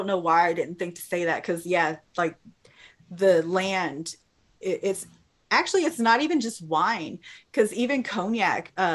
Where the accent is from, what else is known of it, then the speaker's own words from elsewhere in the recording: California, United States; now in Michigan, United States; I'm from the Bay Area in California. There's a lot of Filipinos there. I grew up around Filipinos, love it. In fact, being in Michigan, I miss it.